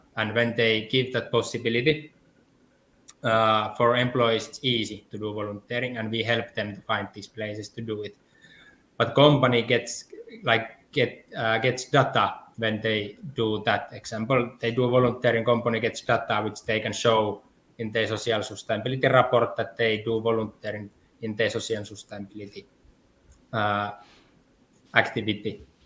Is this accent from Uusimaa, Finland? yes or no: no; Tampere, Pirkanmaa, Finland; I come from Tampere, Finland.